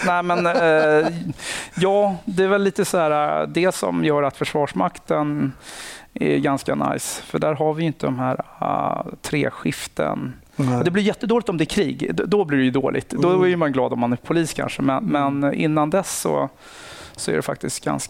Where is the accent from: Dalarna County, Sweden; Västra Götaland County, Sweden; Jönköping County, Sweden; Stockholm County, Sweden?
Stockholm County, Sweden; Nacka; Jag kommer från Nacka. Villaområde, haft det bra, lugnt och stilla. Sen så har jag gått ute i skola ute i Nacka, gick in i stan, gymnasiet Kungsholmen.